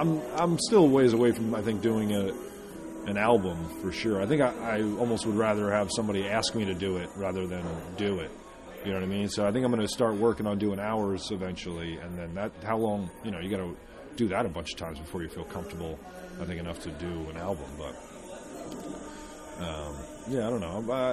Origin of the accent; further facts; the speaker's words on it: New Jersey, United States; also born or lived in San Diego, California / Los Angeles, California; I'm from New Jersey, but I actually started out in California, in San Diego. I lived out there for 4 years, L.A. for 1 year.